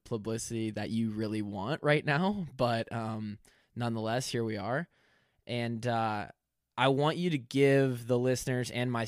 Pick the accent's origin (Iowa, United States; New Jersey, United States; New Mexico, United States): Iowa, United States; Marshalltown; Okay. I'm from Marshalltown.